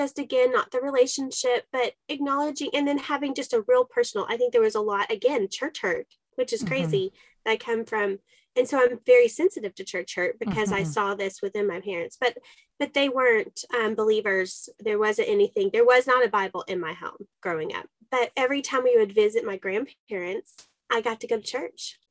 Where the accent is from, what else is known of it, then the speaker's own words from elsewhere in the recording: Texas, United States; It's in us. It's in the DNA. Proud Texans.